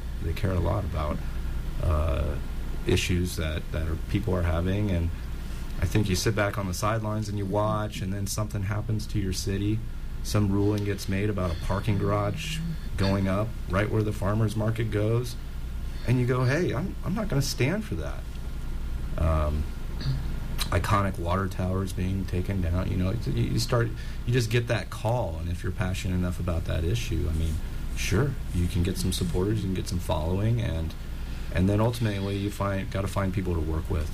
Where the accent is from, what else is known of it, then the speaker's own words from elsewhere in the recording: Peoria, Illinois, United States; growing up in Peoria, Illinois, seeing some of the plight because of housing zonings